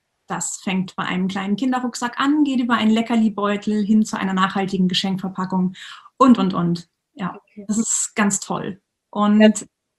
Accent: Schleswig-Holstein, Germany; bin jetzt aber wieder zurück in meiner Heimat Schleswig-Holstein.

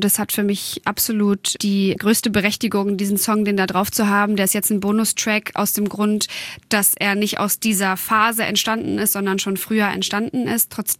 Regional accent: Hanover, Lower Saxony, Germany; Ich mag Hannover total gerne. Und es ist meine Heimat.

